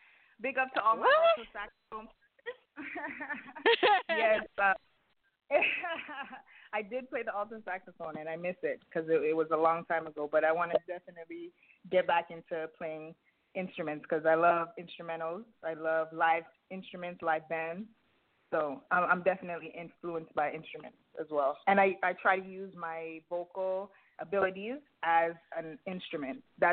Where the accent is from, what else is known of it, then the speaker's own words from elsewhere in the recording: Scarborough, Ontario, Canada; Jane and Finch, Driftwood, that's where I grew, that's where I was born. I was raised in Scarborough. It's a little outskirts of Toronto. And then I went to Brampton. So I'm all around the GTA, basically, the greater Toronto area, all around.